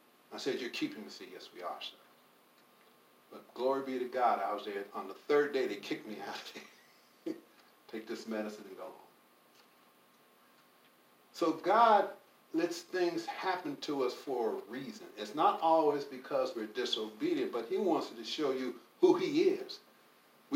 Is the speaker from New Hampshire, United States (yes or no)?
no; Indiana, United States; it's not like the 13 ghosts I grew up with in Indiana